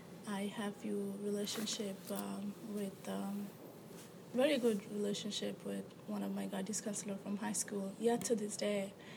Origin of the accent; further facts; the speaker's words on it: Noakhali, Chittagong Division, Bangladesh; Of course, I'm from Noakhali